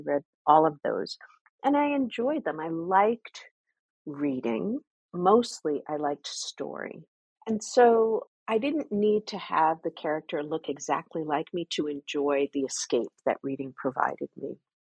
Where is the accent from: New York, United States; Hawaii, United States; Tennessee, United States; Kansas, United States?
New York, United States; Flushing; When I was growing up in Flushing, Queens, it was a really interesting mix of people.